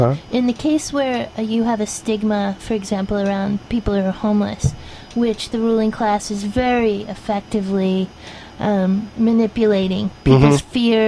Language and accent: English; New Jersey, United States; It didn't exist when I was young growing up in New Jersey even